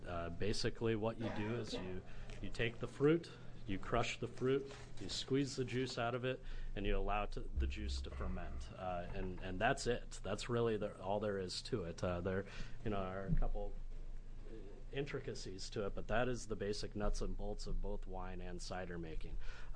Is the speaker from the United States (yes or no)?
yes; Iowa, United States; I'm actually from Iowa originally.